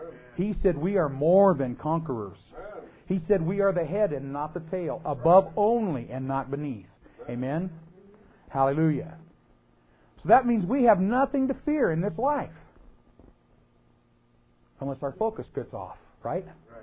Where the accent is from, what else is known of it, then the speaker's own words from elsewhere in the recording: Canada; For those of you who don't know, I was born in Canada. Lived here all of my life.